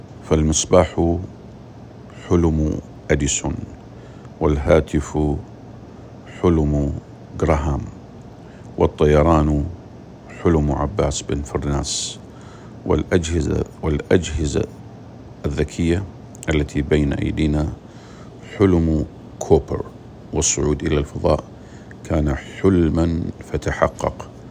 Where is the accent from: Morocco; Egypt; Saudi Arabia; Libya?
Saudi Arabia; ما حققته بلادنا المملكة العربية السعودية في مجال التعليم كان أحلاما وكان أمنيات